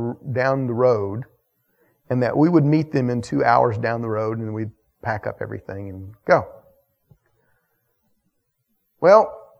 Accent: Atlanta, Georgia, United States; I grew up in Atlanta. I was a city boy, okay?

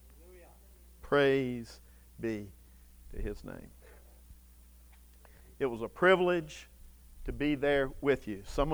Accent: Savannah, Georgia, United States; I grew up in Savannah. I can never remember anything like that happening in Savannah.

